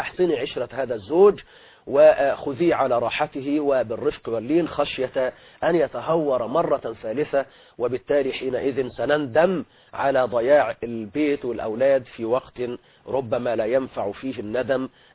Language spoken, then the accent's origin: Arabic; Egypt